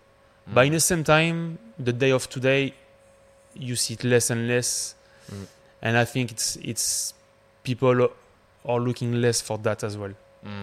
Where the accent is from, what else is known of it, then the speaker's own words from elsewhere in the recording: Nice, Provence-Alpes-Côte d'Azur, France; now in London, United Kingdom; I'm coming from Nice in France. Moved to London a long time ago.